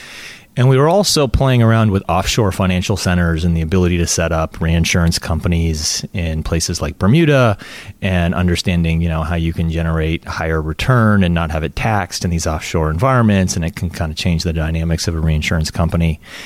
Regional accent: Edmonton, Alberta, Canada; born there; I was born in Edmonton, and that was 1976 in September.

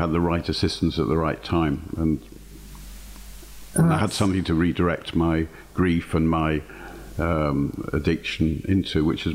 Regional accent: Yorkshire and the Humber, United Kingdom; I come from Yorkshire, I've always been very direct, almost too direct, I'm sure.

